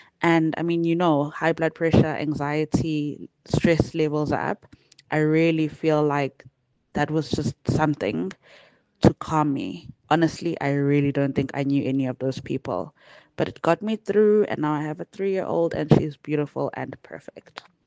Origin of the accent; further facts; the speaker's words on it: Hammersdale, KwaZulu-Natal, South Africa; someone I knew when I was growing up in Hammersdale.